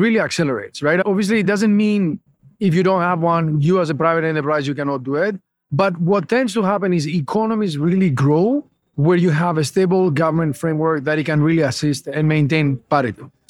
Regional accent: Greece; English is a second language; I'm from Greece

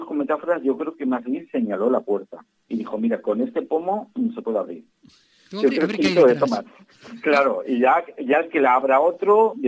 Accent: Valencian Community, Spain; yo de donde soy, la cadena autonómica se llamaba Canal Nou, y naciendo en el 89

